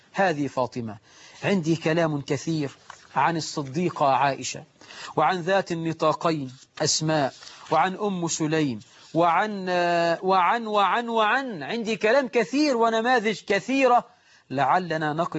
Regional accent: Egypt; عندنا في مصر 9 مليون عانس

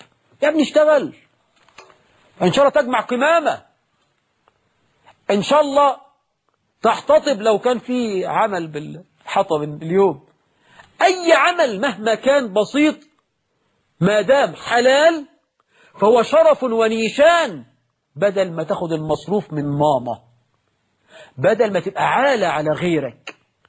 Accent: Egypt; عندنا في مصر أزمة تنابلة في بعض الأعمال ب 600 جنيه و 700 جنيه في الشهر.

